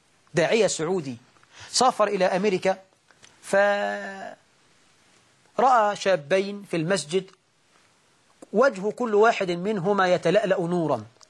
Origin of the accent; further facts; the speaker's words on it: Egypt; وطيب عندنا في عرفنا كمصريين يعني ملوش كلمة.